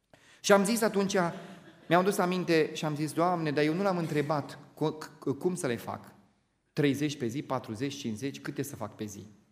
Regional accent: Moldavia, Romania; eu sunt din loc din Moldova

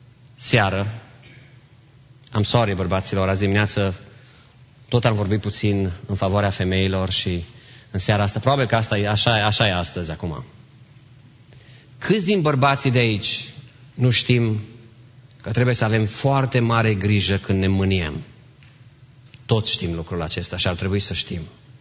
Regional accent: Târgu Mureș, Mureș County, Romania; Eu sunt din Târgu Mureș.

